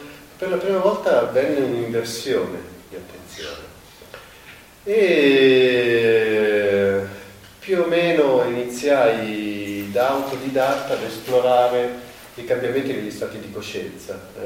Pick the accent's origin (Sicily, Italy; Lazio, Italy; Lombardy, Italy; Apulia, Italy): Lombardy, Italy; Milan; born there; abito a Milano, sono nato a Milano. E sono nato in una famiglia cristiano-cattolica con un'impronta praticante molto decisa.